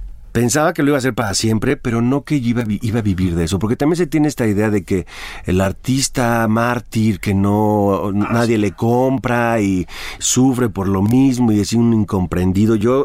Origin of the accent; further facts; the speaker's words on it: Jalisco, Mexico; yo de niño en los Altos de Jalisco